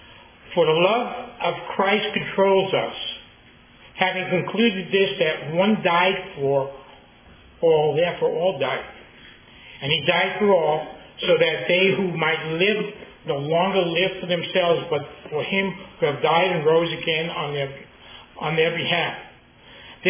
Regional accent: Brooklyn, New York, United States; I'm from Brooklyn, so I don't know anything about Greek or any other language but English, or maybe Pig Latin.

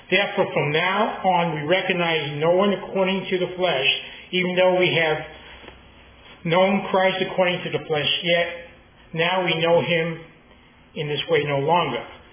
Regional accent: Brooklyn, New York, United States; I'm from Brooklyn, so I don't know anything about Greek or any other language but English, or maybe Pig Latin.

